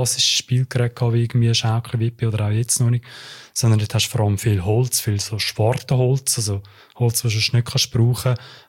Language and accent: German; Uster, Zurich, Switzerland; Wo ich Kind war, ich bin ja in Uster aufgewachsen